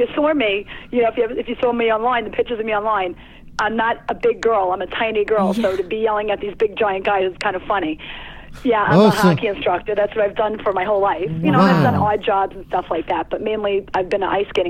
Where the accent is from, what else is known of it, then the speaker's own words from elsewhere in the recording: Long Island, New York, United States; No, I've always lived on Long Island.